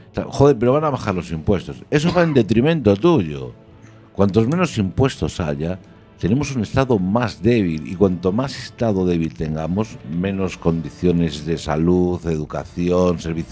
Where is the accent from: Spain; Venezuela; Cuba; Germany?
Spain; Galicia; en mi pueblo, que son 5.000 habitantes en Orense